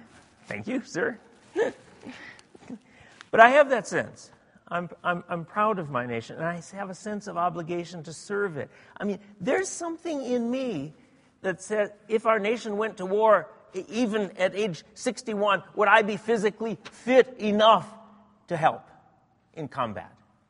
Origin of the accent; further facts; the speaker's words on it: United States; I'm proud of my country. I'm an American. I'm thankful for my country.